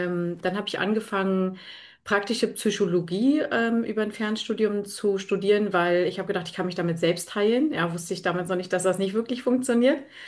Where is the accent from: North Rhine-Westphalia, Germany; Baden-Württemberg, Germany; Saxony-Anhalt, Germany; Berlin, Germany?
Berlin, Germany; bin in Berlin geboren, aber irgendwie mehr auf dem Dorf als wirklich tatsächlich in der City.